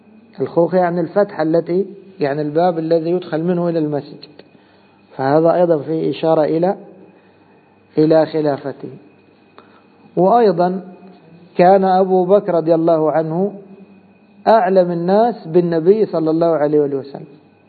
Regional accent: Egypt; فعندنا مثلا في بلادنا مصر أهل الشوكة هم من؟ الجيش

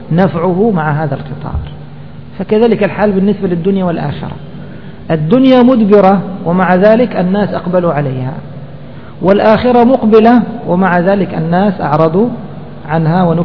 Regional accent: Egypt; إنسان مثلا في محطة قطارات كما عندنا في مصر ينتظر قطارا

